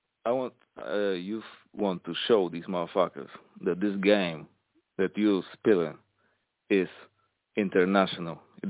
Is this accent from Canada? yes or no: no; Poland; now in United Kingdom; I'm from Poland, man. I live in the UK right now. In England.